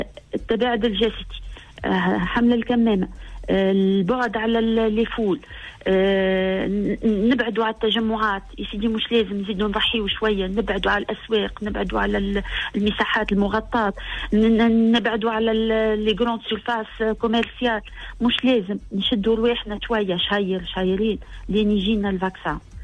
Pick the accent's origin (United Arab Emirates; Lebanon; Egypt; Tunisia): Tunisia; السلاله الجديده اللي تحطوا عليها ما هيش عندنا في تونس